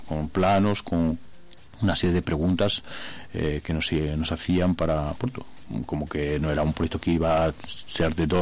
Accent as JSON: {"language": "Spanish", "country": "Spain", "said": "como yo soy evidente, soy español"}